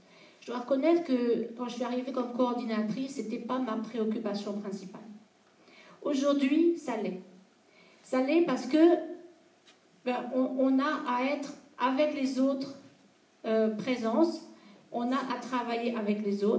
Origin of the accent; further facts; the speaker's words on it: Strasbourg, Grand Est, France; je viens de Strasbourg et je suis en ACI depuis une vingtaine d'années et coordinatrice depuis quelques années sur le territoire de Strasbourg.